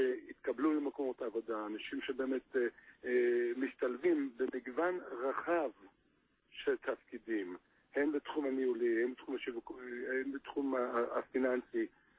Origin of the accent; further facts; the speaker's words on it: United States; אני אמריקאי במקור.